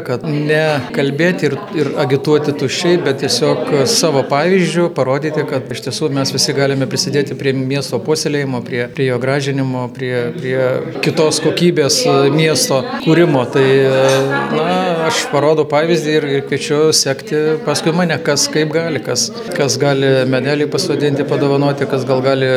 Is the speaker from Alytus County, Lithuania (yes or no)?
yes; Alytus, Alytus County, Lithuania; aš tiesiog pats kaip alytiškis, kaip Alytaus miesto gyventojas, kaip Alytaus miesto vaikas.